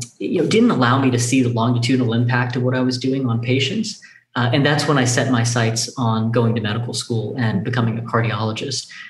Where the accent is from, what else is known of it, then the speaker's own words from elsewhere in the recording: Tampa, Florida, United States; So my dad was a civil engineer, my mom, a family physician. I grew up in Tampa, Florida